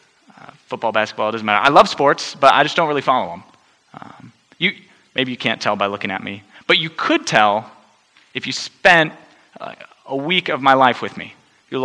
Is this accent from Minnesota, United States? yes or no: no; Portland, Oregon, United States; also born or lived in England; I was born in England, but I grew up in Portland, Oregon. To two faithful, God-following parents who loved me very well.